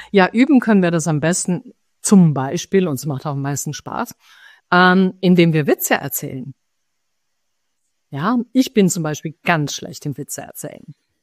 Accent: Switzerland; Ich als Schweizerin darf diesen Witz erzählen.

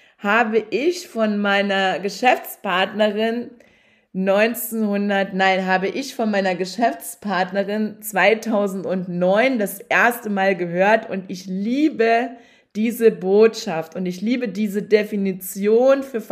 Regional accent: Saxony, Germany; ich bin ja ein Kind des Ostens und 1990 kam im Osten, also in Sachsen, damals habe ich gelebt und lebe ich jetzt wieder

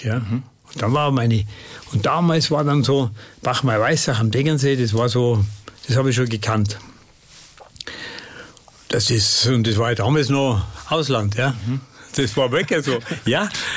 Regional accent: Oberau, Tyrol, Austria; Und da gibt es ja 4 Orte und ich komme aus dem Ort Oberau.

